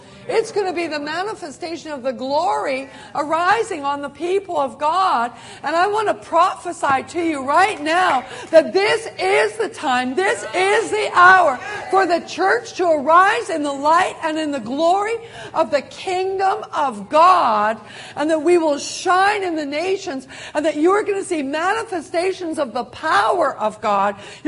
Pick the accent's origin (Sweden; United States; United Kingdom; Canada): Canada; I am Canadian. I was born in Canada. I have a Canadian birth certificate, a Canadian passport. I am Canadian. And I grew up in Canada, and I took on a Canadian personality.